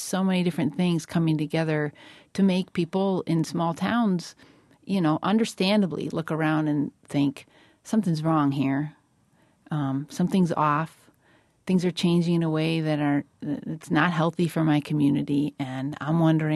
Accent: Grafton, Wisconsin, United States; I describe myself as a small town Wisconsinite to people because I grew up in Grafton, but Grafton now is very much part of the Milwaukee metro area. And when I was growing up, it was 7,000 people, and it's really not a small town.

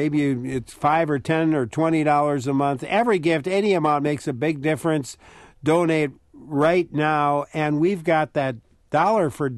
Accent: Stoughton, Wisconsin, United States; born there; Probably in honor of the fact that I was born in Stoughton.

